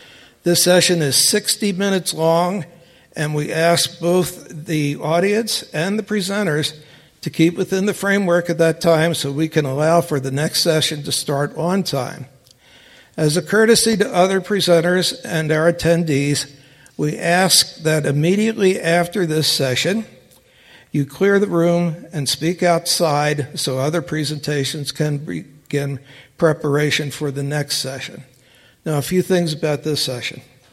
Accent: Baltimore, Maryland, United States; my hometown of Baltimore, Maryland

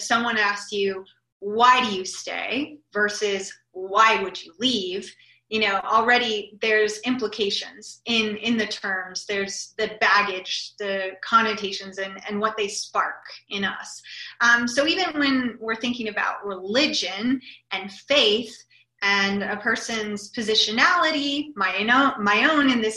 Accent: United States; born there; I was born in Navajo Nation

